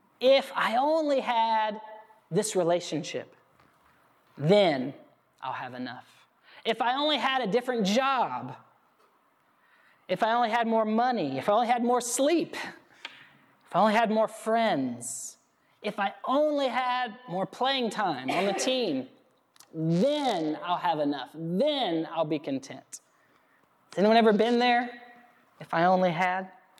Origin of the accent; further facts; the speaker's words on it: Alabama, United States; I grew up in Alabama.